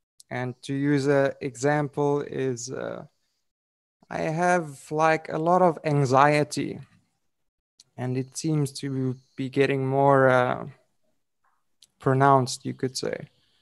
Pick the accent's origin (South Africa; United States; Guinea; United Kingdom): South Africa; Actually, I'm from South Africa.